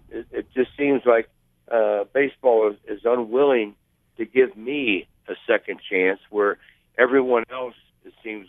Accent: Cincinnati, Ohio, United States; born or raised there

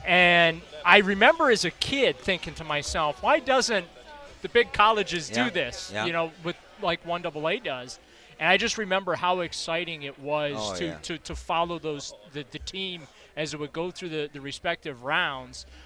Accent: Warren, Ohio, United States; So I grew up in Warren, so I remember when you were at Youngstown State

